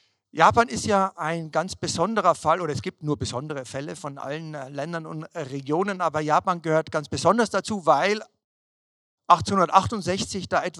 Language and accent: German; Tyrol, Austria; das mich als Tiroler natürlich auch berührt